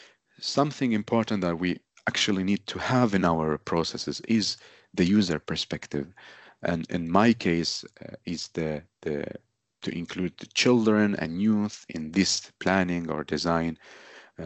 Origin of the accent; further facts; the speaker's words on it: Iraq; English is a second language; now in Sweden; because I moved from Iraq because of the war to Sweden, to this city. And then we lived in the neighborhood, actually mostly from immigrants.